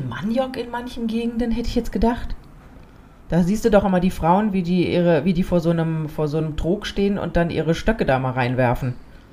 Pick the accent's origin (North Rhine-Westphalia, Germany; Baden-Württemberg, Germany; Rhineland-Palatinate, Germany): Baden-Württemberg, Germany; als Schwäbin